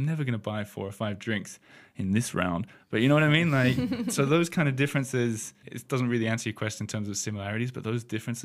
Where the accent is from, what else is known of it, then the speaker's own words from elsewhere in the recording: Australia; And going back to what I said about being an Australian who comes over here and tries to see everything